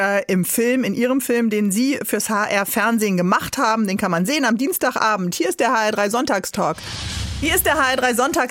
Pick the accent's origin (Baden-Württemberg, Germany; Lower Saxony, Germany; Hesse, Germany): Hesse, Germany; ich sag das jetzt mal hier als Hessin